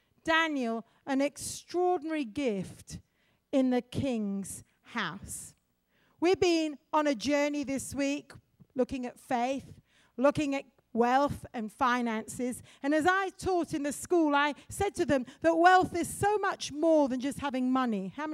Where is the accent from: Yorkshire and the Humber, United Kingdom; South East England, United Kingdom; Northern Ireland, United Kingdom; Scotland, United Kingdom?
South East England, United Kingdom; Oxford; I come from Oxford. Oxford is maybe one of those capitals of intellectual whatever.